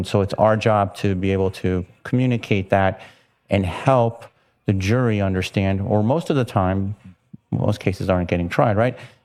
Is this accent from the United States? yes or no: yes; Miami, Florida, United States; I know I'm from Miami, so we have that humidity issue, especially in the summer.